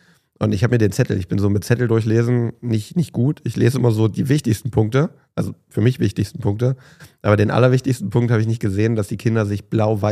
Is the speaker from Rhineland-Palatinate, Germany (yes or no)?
no; Dessau, Saxony-Anhalt, Germany; moved away as an adult; also born or lived in Leipzig; now in Cologne, Germany; Ja, ich bin in Dessau geboren, das war aber nicht mehr DDR-Zeiten, war tatsächlich nach der Wende, war 90 und bin sozusagen Ossi, ein waschechter Ossi und bin mit 18 aus Dessau ausgezogen, habe eine Zeit lang in Leipzig gelebt